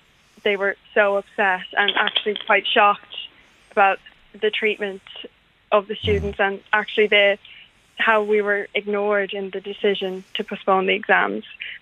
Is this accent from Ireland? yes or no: yes; Leinster, Ireland; I'm from Meath, but I attend a school in Drogheda.